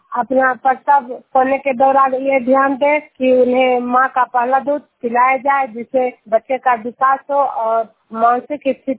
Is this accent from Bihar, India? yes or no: yes; Giriyar, Bihar, India; मैं नालंदा जिला के हिलसा प्रखंड गिरियार गांव की निवासी हूँ।